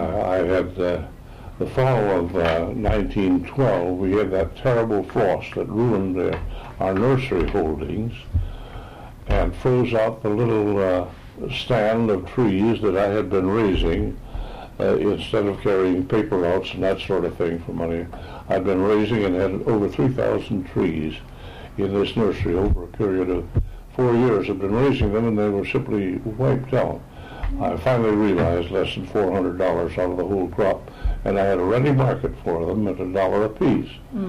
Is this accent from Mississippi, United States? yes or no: no; Fallbrook, California, United States; born there; also born or lived in Escondido; I was born in Fallbrook. We lived that period of time in Escondido till 1904, the fall of 1904, when we moved to our city home up on Albatross and Ivy